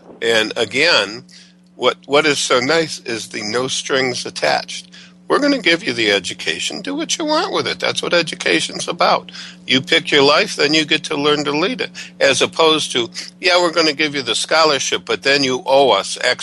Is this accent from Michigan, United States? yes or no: yes; Detroit, Michigan, United States; I was raised in Detroit. And when I was there, I went to the Detroit Public Schools